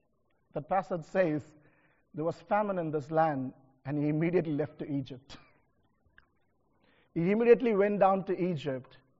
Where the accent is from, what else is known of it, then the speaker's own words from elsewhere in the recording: India; because I come from India